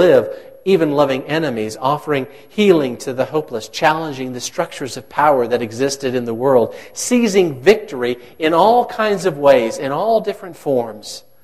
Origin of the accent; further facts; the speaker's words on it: Missouri, United States; I'm from Missouri, folks, and so, you know, maybe you've heard that Missouri is the show-me state.